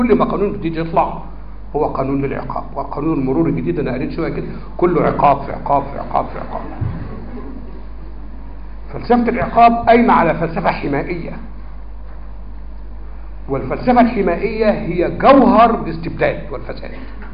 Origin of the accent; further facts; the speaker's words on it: Egypt; يعني أنا معلش وأنا مصري بعتقد أن أنا مصري،